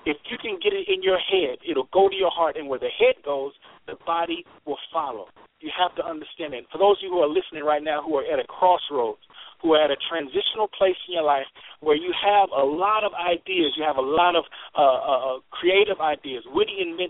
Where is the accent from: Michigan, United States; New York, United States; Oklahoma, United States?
Oklahoma, United States; Muskogee; home is where the heart is, and that's in Muskogee, Oklahoma. I grew up in Muskogee, Oklahoma, went to Muskogee High School